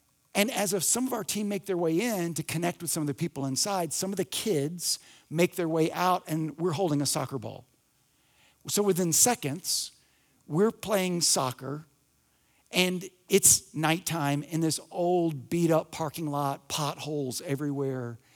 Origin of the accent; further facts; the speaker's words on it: Alabama, United States; and it's snowing, and I'm from North Alabama. Like, how did I get here?